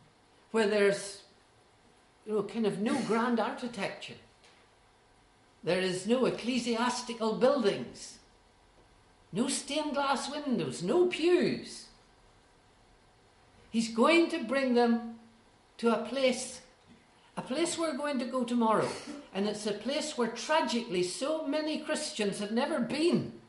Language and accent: English; Ballymena, Northern Ireland, United Kingdom; hyperthrall is not a word we used a lot growing up in Ballymena.